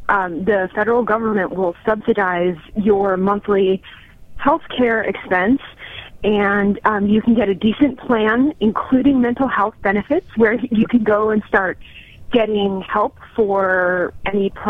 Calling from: Brooklyn, New York, United States; I'm calling from Brooklyn.

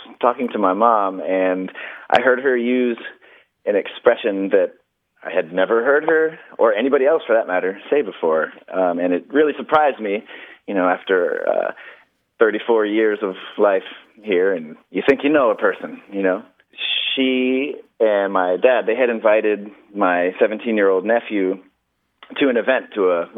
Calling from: Tampa, Florida, United States; I'm calling from Tampa.

